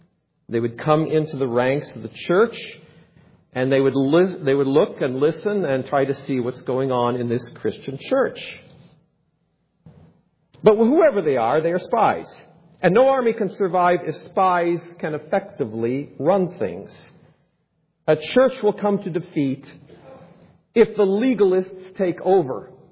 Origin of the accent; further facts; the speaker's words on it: Pella, Iowa, United States; I remember working in a window factory in my hometown of Pella